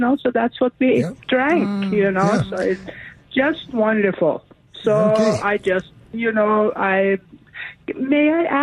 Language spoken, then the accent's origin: English; Norway; now in United States; I grew up on it. I came from Norway, and we had it there all the time.